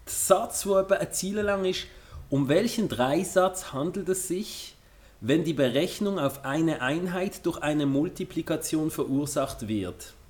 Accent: Switzerland; Mit deutschen Text mein Problem. Ich als Schweizer.

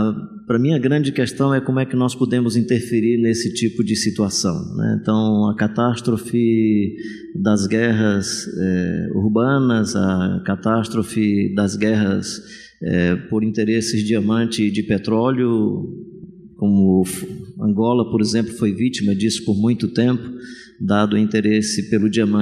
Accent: Fortaleza, Ceará, Brazil; A minha cidade tem uma catástrofe terrível, sou de Fortaleza

